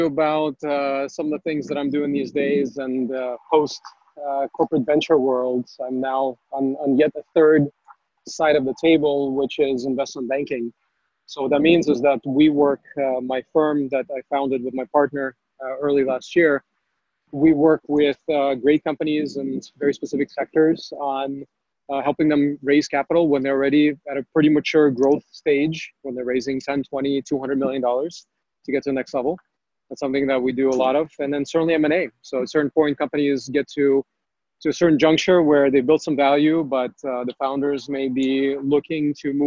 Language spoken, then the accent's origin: English; Cupertino, California, United States; also born or lived in Odessa; I was born in Odessa, Ukraine, grew up in Cupertino